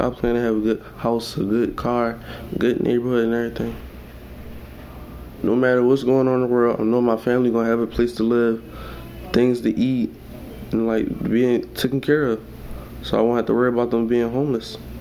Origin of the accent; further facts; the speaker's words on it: Philadelphia, Pennsylvania, United States; I grew up in South Philly, right off of Girard, I think, or she used to be more. It was rough because we used to live in apartments around there.